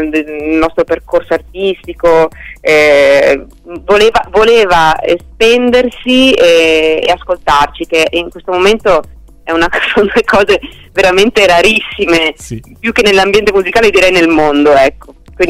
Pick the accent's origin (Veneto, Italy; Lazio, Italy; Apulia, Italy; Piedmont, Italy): Veneto, Italy; Treviso; now in Bologna, Italy; che sono trevigiana e abito ormai da Bologna da un po' di tempo